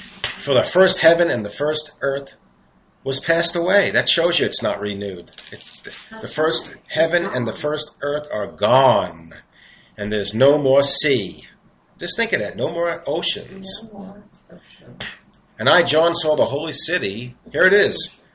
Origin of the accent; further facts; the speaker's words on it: New York, United States; accent: New York; I got to say this with my New York accent. My New York accent, I'm just going to say it.